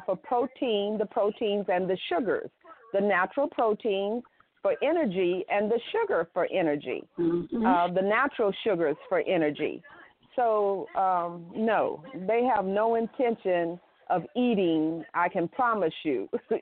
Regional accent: Phoenix, Arizona, United States; I am from Phoenix, Arizona.

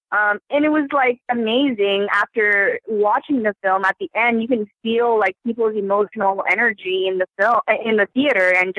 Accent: Vancouver, British Columbia, Canada; also born or lived in China; and I'm from Vancouver. I was born in China. I've lived on the West Coast my whole life.

